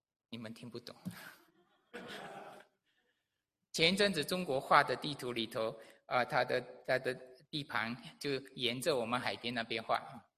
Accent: Malaysia; 这是我的家乡在梅里沙老月马来西亚的那个地方。这条路是30多年我开过的一条路。

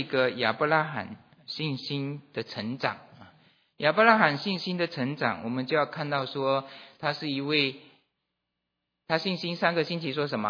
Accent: Malaysia; 我是马来西亚来的，那我从小呢是在一个这个怎么说，星期天来做礼拜的坐在椅子上的那个做礼拜的这个基督徒长大家庭里面长大的。

